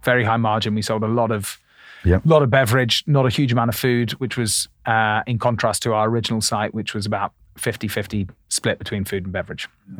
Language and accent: English; Oxford, South East England, United Kingdom; I grew up in Oxford, so I didn't grow up in London